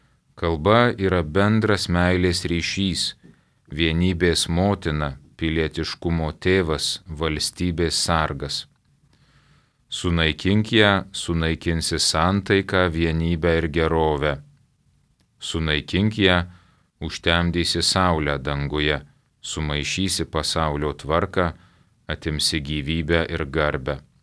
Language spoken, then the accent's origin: Lithuanian; Vilnius, Vilnius County, Lithuania; Nors esu gimęs ir augęs Vilniuje, tačiau visas vaikystės vasaras leisdavau pas senelius.